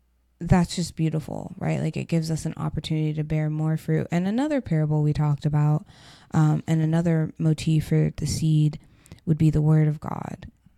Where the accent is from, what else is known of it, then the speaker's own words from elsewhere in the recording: Ohio, United States; Like, we're from Ohio, and there's like, our hometown has a Johnny Appleseed plaque.